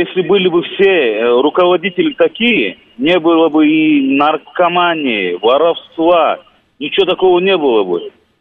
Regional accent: Kizlyar, Dagestan, Russia; Я из Дагестана, из города Кизляра.

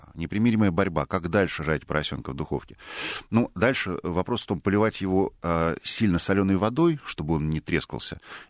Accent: Balashikha, Moscow Oblast, Russia; now in Moscow, Russia; мама живет в моем родном городе, в Балашихе, а я живу в Москве

